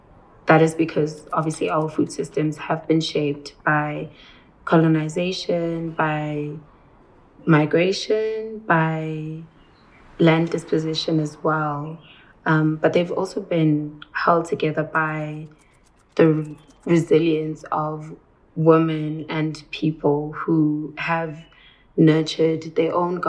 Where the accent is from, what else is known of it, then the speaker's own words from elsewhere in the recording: South Africa; I am a South African artist